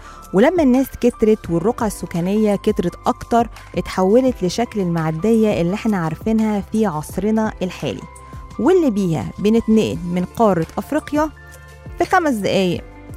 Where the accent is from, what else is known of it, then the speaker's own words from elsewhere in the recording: Egypt; والله ما في حاجة أبدا تصعب علينا كمصريين أبدا أبدا أبدا